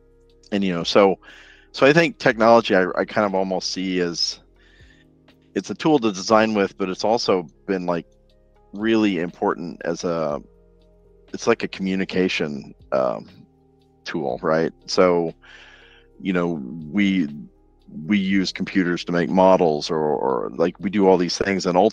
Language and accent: English; Oklahoma, United States; moved away as an adult; also born or lived in Boston; now in Los Angeles, United States; You know, I actually went to Oklahoma State, so I grew up in Oklahoma. Then from there, I spent a number of years in Boston, and then I got kind of tired of being cold all the time. So I went to the exact opposite and moved to Los Angeles